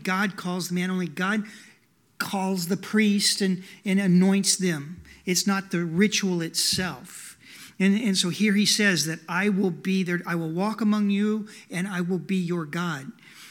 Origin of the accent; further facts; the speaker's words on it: Tallala, United States; I'm from Tallala, or not from, but I was raised in Tallala.